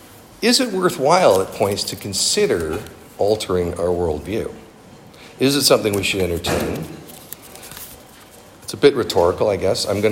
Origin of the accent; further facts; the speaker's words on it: Toronto, Ontario, Canada; I grew up in Toronto, and when I was in driver ed, they taught us to have one foot on the gas and the other one on the horn, right?